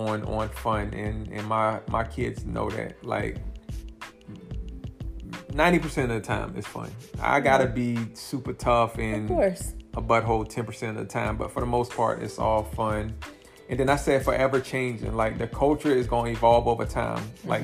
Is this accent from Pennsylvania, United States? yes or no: no; South Carolina, United States; Even though I'm from South Carolina.